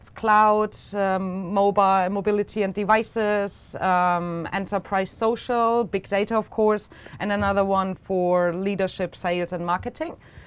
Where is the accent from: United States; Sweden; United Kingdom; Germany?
Germany; English is a second language; I'm from Germany, and I'm here for an internship for the next 8 weeks